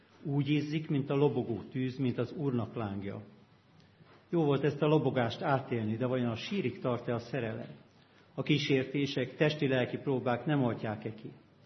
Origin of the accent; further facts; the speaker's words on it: Miskolc, Borsod-Abaúj-Zemplén, Hungary; Én Miskolcról kerültem oda